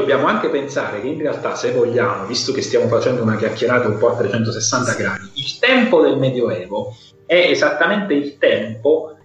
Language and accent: Italian; Basilicata, Italy; E io sono lucano, quindi noi in Basilicata stiamo esattamente al confine tra il Mercurion e il Latiniano.